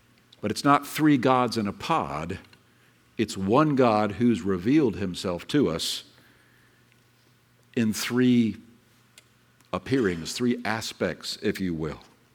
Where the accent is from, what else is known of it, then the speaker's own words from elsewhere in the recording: Ireland; And being Irish, I like Patrick's.